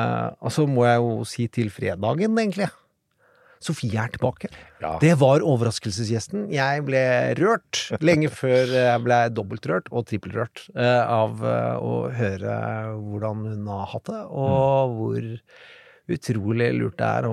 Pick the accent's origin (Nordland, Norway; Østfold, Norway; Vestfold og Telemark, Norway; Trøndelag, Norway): Østfold, Norway; det var en god del smuglersprit der jeg vokste opp, i Indre Østfold på 80-tallet.